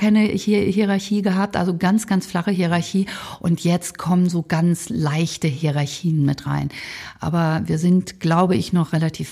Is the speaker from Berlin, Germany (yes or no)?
no; Hamburg, Germany; Ich bin in Hamburg groß geworden, ich liebe diese Stadt